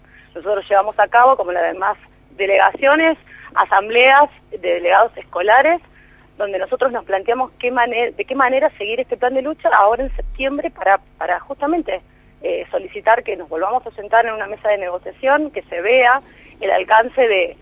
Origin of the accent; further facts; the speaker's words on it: Capilla del Monte, Córdoba, Argentina; Te cuento que yo soy de Capilla del Monte, de la zona norte del departamento Punilla.